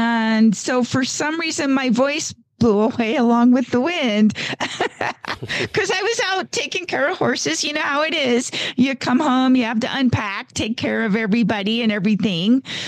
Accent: Gardnerville, Nevada, United States; from Gardnerville, Nevada

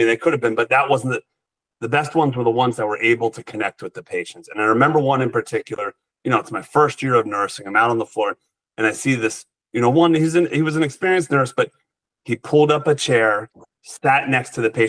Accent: New Jersey, United States; also born or lived in Bay Area, United States; I grew up in New Jersey. I live in New Jersey now, and I love the sunrise over the water. But my wife and I lived in the Bay Area in California for 3 years

